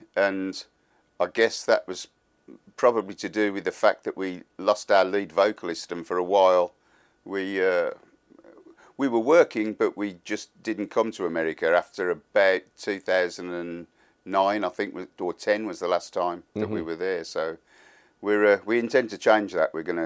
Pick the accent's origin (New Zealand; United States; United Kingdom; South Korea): United Kingdom; Birmingham, West Midlands; I saw him perform live in Birmingham, my hometown, in 1976